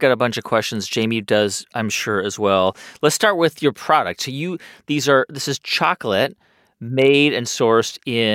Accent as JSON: {"language": "English", "region": "California", "country": "United States", "tie": "born or raised there", "said": "on my street where I grew up in the San Fernando Valley."}